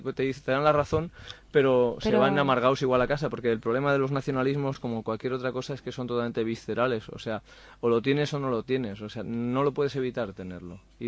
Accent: Barcelona, Catalonia, Spain; Yo soy de Horta, aquí al lado.

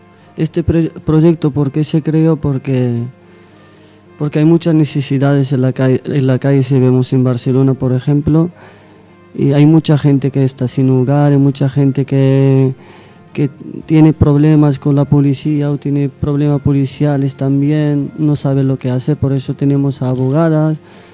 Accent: Morocco; Spanish is a second language; soy de Marruecos.

